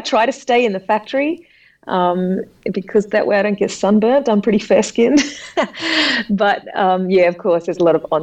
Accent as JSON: {"language": "English", "country": "Australia", "said": "I came from Australia because I'd gone home by then."}